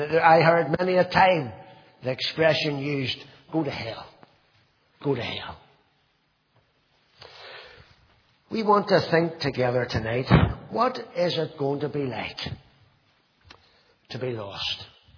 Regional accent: Londonderry, Northern Ireland, United Kingdom; I remember growing up in Londonderry

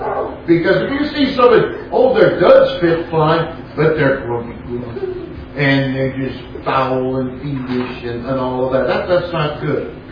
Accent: California, United States; so if you kid me about being a Californian, Californians often, unless it's in the rat race, trying to make the money and all that, they want to be laid back.

